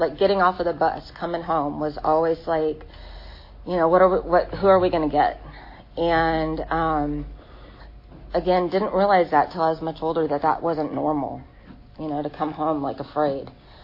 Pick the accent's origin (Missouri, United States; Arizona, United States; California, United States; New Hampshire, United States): Arizona, United States; I'm from Arizona. I was raised in Arizona.